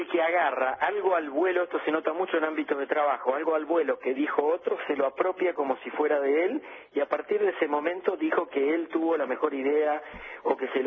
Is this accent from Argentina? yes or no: yes; Argentina; como argentinos